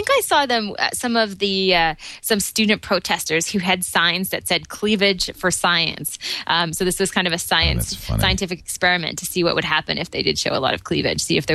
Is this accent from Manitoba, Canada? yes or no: no; Toronto, Ontario, Canada; from Toronto, Ontario, Canada.